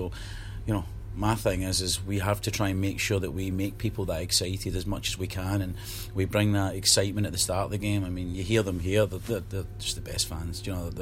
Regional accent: Bellshill, Scotland, United Kingdom; born there; also born or lived in Glasgow; I was born in Bells Hill, and I lived in Glasgow and for a while, and my family's all from Glasgow

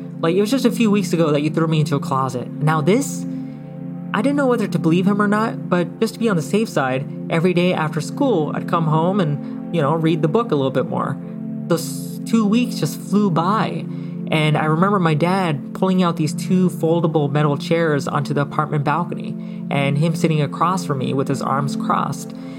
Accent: India; moved away; these were the same colored rope that we used to tie our luggage together when we came over from India.

